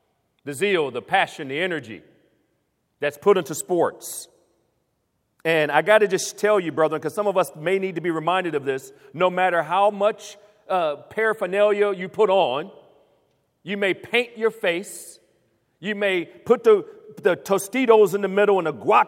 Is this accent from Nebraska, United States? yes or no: yes; Lincoln, Nebraska, United States; born there; I was born in Lincoln, Nebraska.